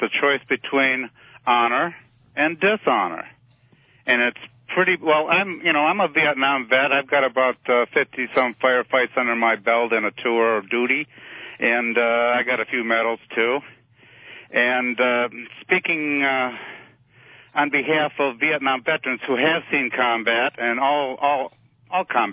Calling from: Michigan, United States; from Michigan.

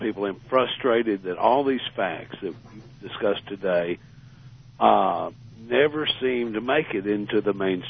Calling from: Austin, Texas, United States; I'm in Austin, Texas.

